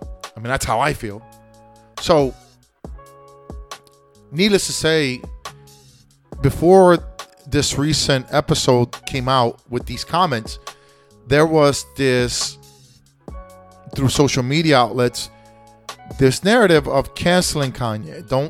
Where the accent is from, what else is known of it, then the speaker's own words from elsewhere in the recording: United States; You know, I'm an American at the end of the day. I was born here, raised here, and I live here, USA.